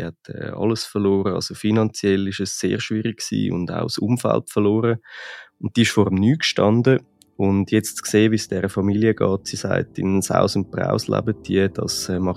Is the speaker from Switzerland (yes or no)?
yes; Switzerland; Und es gibt einfach bei uns in der Schweiz zum Glück Beratungsstellen.